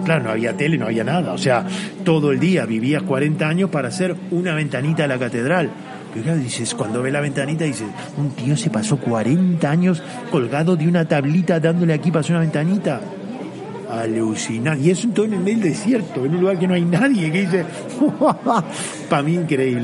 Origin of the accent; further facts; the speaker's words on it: Uruguay; now in Spain; Yo soy uruguayo, llevo 30 años aquí en España